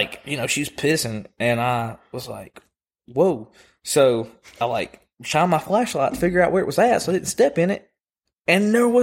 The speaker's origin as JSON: {"language": "English", "town": "Coleman", "region": "Alabama", "country": "United States", "tie": "born or raised there", "said": "I was born in Holly Pond over on Turkey Hop. Oh. Or I was born in Coleman, and that's the house that I grew up in since 2006. So I lived there since I was 2."}